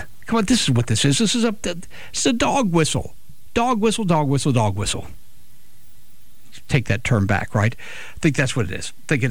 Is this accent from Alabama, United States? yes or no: yes; Alabama, United States; I guess that's a good comparison because we're from Alabama, right?